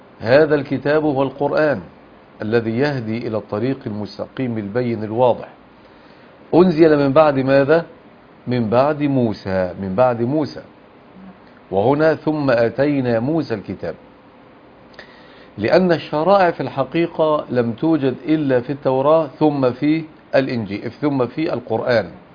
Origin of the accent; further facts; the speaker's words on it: Egypt; النصارى عندنا في مصر كانوا يطالبون أن تحكم فيهم الشريعة الإسلامية